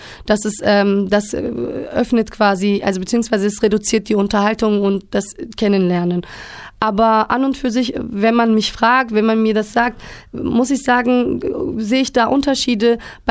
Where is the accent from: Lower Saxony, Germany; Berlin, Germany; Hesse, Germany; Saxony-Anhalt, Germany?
Berlin, Germany; Ich meine, ich komme wirklich aus Berlin, ne?